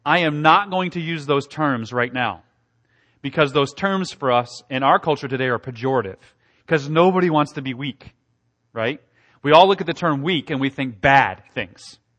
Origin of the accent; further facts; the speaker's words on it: Ohio, United States; I'm a hillbilly from Southern Ohio, right?